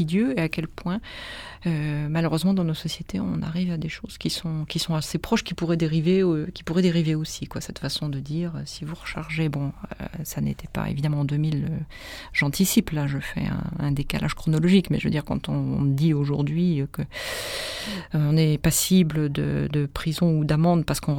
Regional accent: Paris, Île-de-France, France; born there; Et il se trouve que je suis née à Paris, rue Galvani.

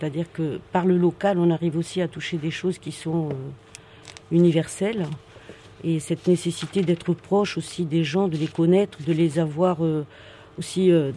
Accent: Paris, Île-de-France, France; On vient de Paris, donc c'est qui ces Parisiens qui viennent s'installer là.

